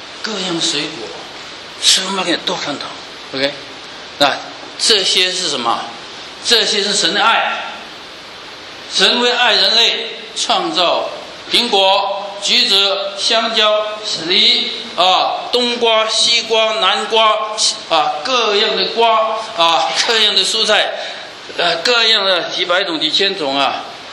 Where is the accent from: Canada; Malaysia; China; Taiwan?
China; now in United States; 我们中国人把中秋看得很重要